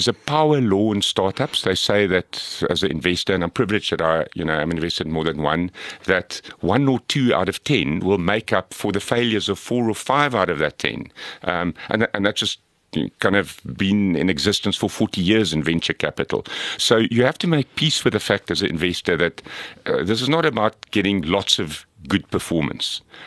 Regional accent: Pretoria, Gauteng, South Africa; where I grew up in Pretoria at a kind of Afrikaans school

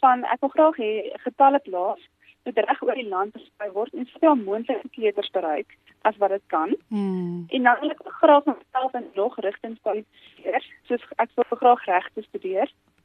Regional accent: Zastron, Free State, South Africa; Ek is van Zastron, dit is 'n baie klein dorpie.

